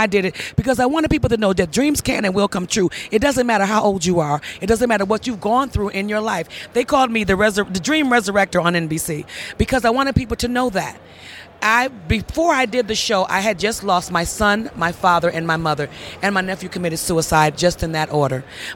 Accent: Detroit, Michigan, United States; I'm from Detroit, so we say Valentine.

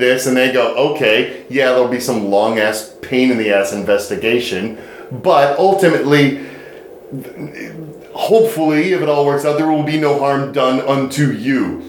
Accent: Detroit, Michigan, United States; Detroit, I was born and raised in Detroit, and Detroit's teams will forever be my teams.

